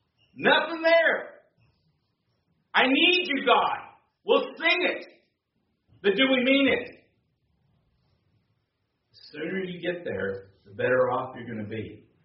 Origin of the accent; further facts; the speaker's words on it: United States; I love that we're from America. I love that we have a can-do attitude and all these kind of things that I hope we don't lose.